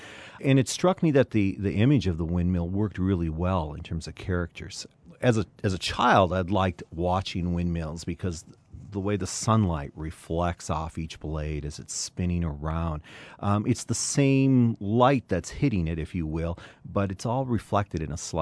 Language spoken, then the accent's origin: English; Wisconsin, United States; I grew up in West Central Wisconsin on a farm, dairy farm